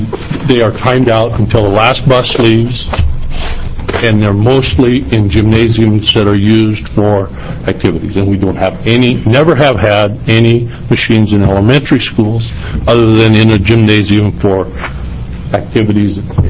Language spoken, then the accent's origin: English; Coos Bay, Oregon, United States; Madam Chairman, Senators … from Coos Bay.